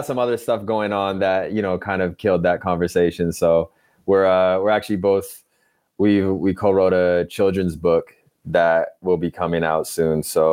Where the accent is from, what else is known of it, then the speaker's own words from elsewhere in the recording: Seattle, Washington, United States; I grew up in Seattle, so I grew up hiking and doing a lot of stuff outdoors.